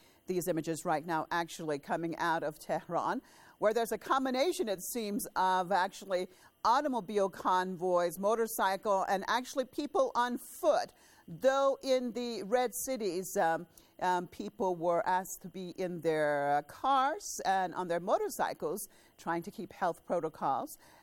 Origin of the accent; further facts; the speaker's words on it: United States; as an American, I remember from the very beginning of the revolution